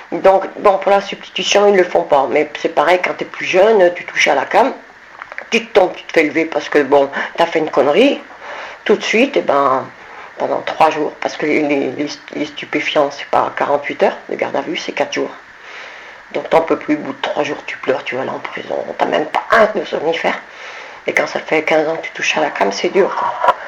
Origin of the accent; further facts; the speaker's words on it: Saint-Étienne, Auvergne-Rhône-Alpes, France; Bon, j'ai 48 ans, je suis stéphanoise